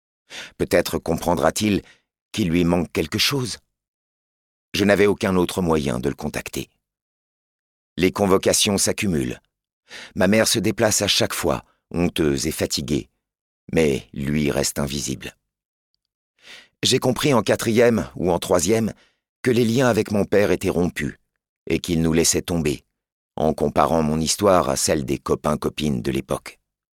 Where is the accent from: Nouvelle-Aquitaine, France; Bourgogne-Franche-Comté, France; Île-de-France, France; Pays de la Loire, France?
Île-de-France, France; Ris-Orangis; J'ai grandi à Ris-Orangis. Toute ma famille y vit encore aujourd'hui.